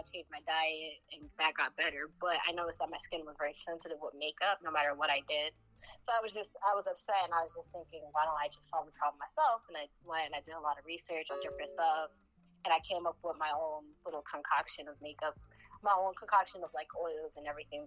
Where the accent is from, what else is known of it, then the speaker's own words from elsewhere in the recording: Connecticut, United States; I'm from Connecticut.